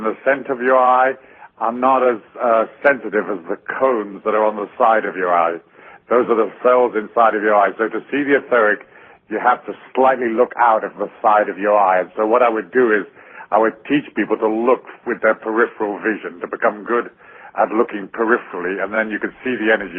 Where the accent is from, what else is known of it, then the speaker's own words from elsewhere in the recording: England, United Kingdom; when I was young, I was raised in the English system, the whole sort of class system and the public school system